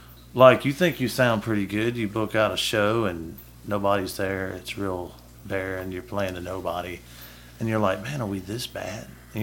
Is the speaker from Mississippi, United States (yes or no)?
yes; Starkville, Mississippi, United States; Toshiba is great to have right here in my hometown. You know, my hometown.